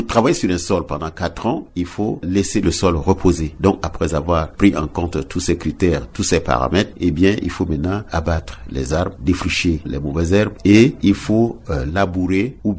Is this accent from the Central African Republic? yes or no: yes; Central African Republic; Donc, ce sont ces variétés qui sont les plus cultivées chez nous en République centrafricaine.